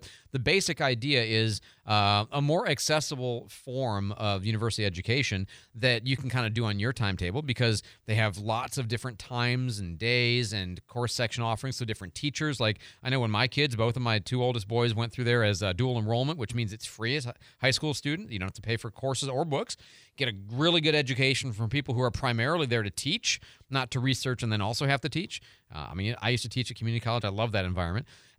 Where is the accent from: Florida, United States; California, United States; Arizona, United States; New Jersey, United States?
Arizona, United States; Tucson; I grew up in Tucson, so I was raised on guacamole and salsa.